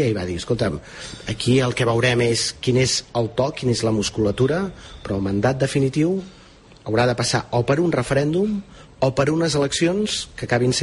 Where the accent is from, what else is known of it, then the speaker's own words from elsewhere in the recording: Terrassa, Catalonia, Spain; faig molta propaganda al meu poble de Terrassa